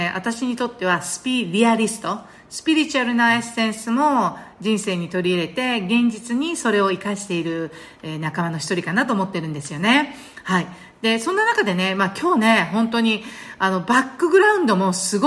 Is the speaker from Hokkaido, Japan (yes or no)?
no; Osaka, Japan; 大阪人と関西人としては嬉しい兄弟で